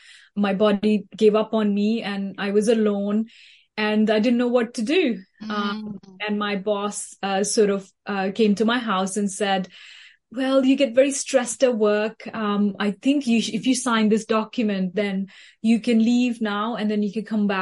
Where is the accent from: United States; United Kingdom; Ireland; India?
India; moved away; I moved from India 20 plus years ago, and I found myself working in the corporate world